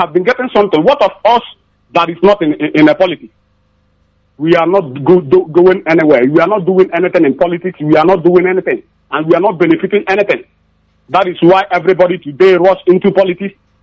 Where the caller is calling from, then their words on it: Aba, Abia, Nigeria; I'm calling from Aba.